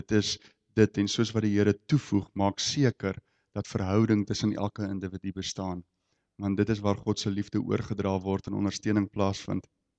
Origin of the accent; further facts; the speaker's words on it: Ceres, Western Cape, South Africa; Ek kom daar uit Ceres uit.